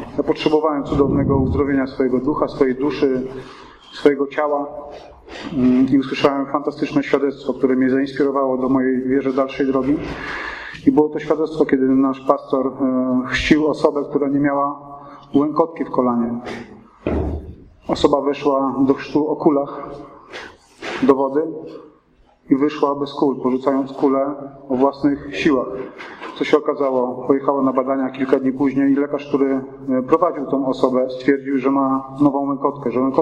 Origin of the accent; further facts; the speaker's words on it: Warsaw, Masovian Voivodeship, Poland; Pochodzę z Warszawy, a w 2000 roku przyjechałem do Węgorzewa